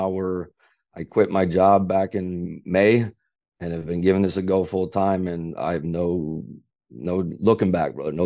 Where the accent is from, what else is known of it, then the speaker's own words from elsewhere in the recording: Toledo, Ohio, United States; Now, I was born and raised in Toledo, Ohio. And if you know anything about Toledo, Ohio, flip a coin if you're Ohio State Michigan fan.